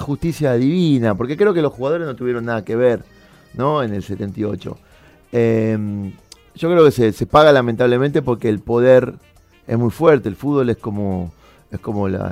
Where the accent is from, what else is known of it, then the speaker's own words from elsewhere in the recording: Buenos Aires, Argentina; Imagínense que los porteños somos casi europeos. Yo soy hijo de 2 europeos. Soy la primera generación de argentino de mi familia.